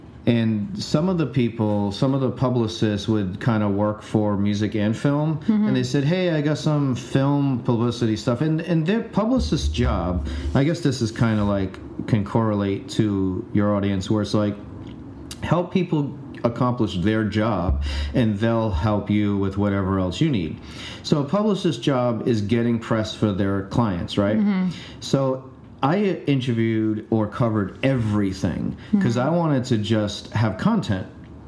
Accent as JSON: {"language": "English", "town": "Providence", "region": "Rhode Island", "country": "United States", "said": "now no one knew … went to Brown University while I am from Providence."}